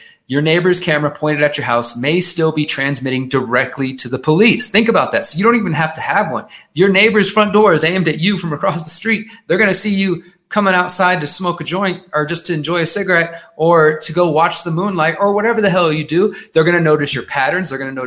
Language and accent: English; Houston, Texas, United States; As I said, I'm originally from Houston